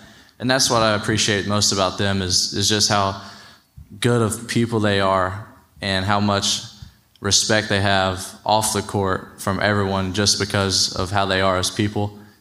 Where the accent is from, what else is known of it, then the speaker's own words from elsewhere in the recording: Kentucky, United States; Like I said before, I'm from Kentucky. It was always a dream of mine to play at the University of Kentucky.